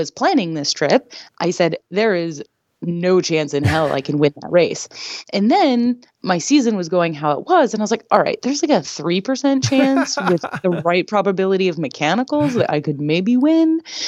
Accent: United States; which is a very tricky thing to do as an American woman because we have so many qualified women

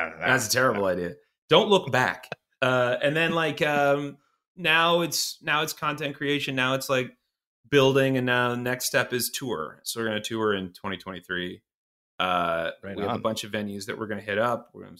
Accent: Iowa, United States; I'm from Iowa originally. So like Iowa, Boston, L.A.

